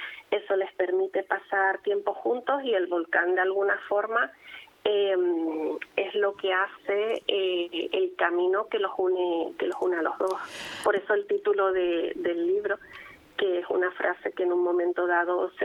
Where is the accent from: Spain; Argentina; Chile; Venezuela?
Spain; Canary Islands; que yo soy tinerfeña, pero siempre digo que La Palma es mi isla favorita